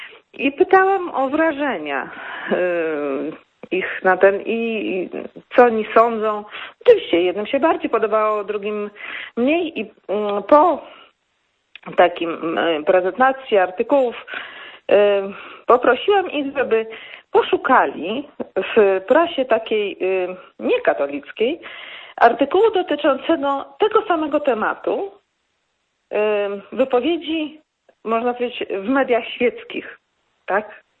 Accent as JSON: {"language": "Polish", "region": "central Poland", "country": "Poland", "said": "Już to ja jestem z Polski Centralnej"}